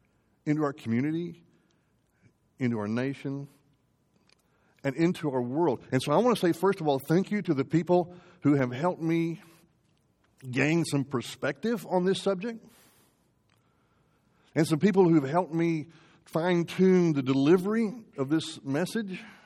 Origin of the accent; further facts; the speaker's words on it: Southern United States, United States; So here I am, a white guy, born and raised in the South.